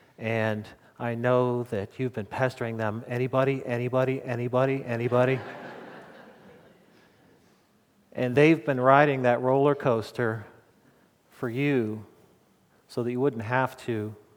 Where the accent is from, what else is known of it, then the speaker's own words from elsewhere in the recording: New Jersey, United States; I was born and raised on the New Jersey shore, and I currently live in the town in which I grew up.